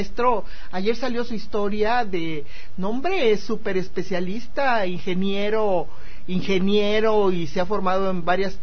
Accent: Chiapas, Mexico; sobre el problema de la chikungunya y lo de el dengue en mi tierra, en Chiapas

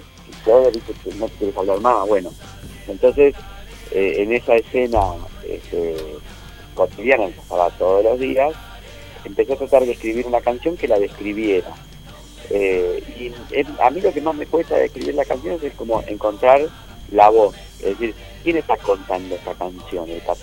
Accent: Argentina; born there; Bueno, yo soy de Argentina, nací acá en Argentina.

